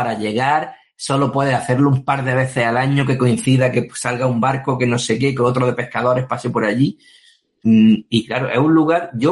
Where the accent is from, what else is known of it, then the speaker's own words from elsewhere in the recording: Almería, Andalusia, Spain; Es que aquí en Almería puedes hacer cualquier cosa. Se nota que estoy enamorado de mi tierra, ¿no?